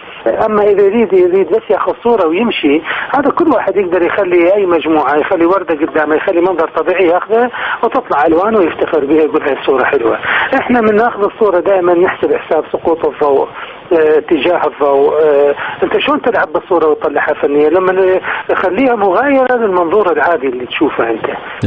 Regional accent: Iraq; إحنا كعراقيين

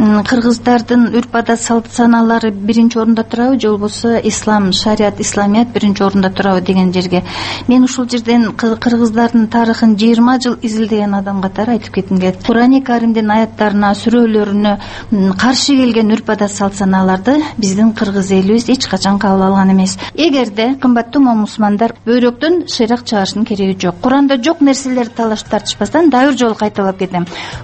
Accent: Kurdai, Zhambyl Region, Kazakhstan; Мен атайын Казакстандан келдим. Биз Курдайда дагы ушул азаттыкты баарыбыз жакшы көрүп сүйүп угабыз.

